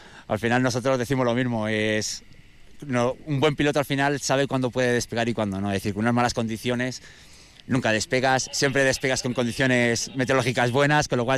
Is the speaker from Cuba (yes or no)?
no; Balearic Islands, Spain; now in Madrid, Spain; yo soy de Mallorca, pero bueno, estoy viviendo en Madrid